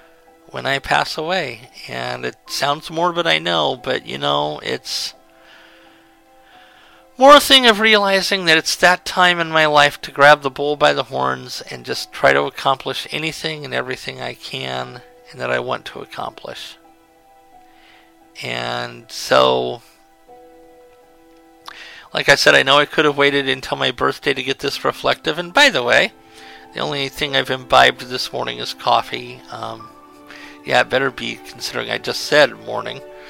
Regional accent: California, United States; because of being born and raised in California like I was. It'll be like going back home, back to my old stomping grounds in so many ways.

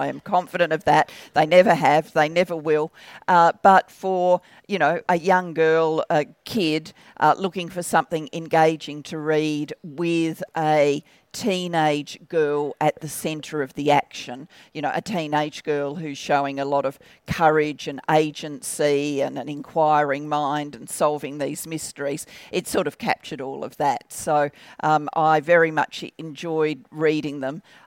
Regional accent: Australia; also born or lived in Barry, United Kingdom; And I was born in Barry, but we migrated to Australia when I was 4 and my sister was 7. So, my only kind of consciousness growing up was of being Australian.

